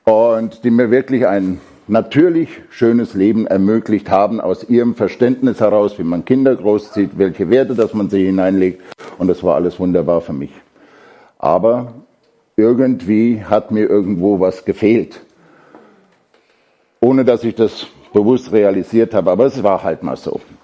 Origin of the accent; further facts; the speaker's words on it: Bavaria, Germany; Ich bin aufgewachsen in der Nähe von Aschaffenburg. Ja, da ist Frankfurt nicht weit.